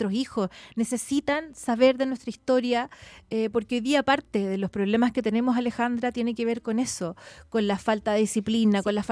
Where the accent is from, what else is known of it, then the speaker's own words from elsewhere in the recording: Chile; fue un acto que es muy descriptivo de lo que somos los chilenos.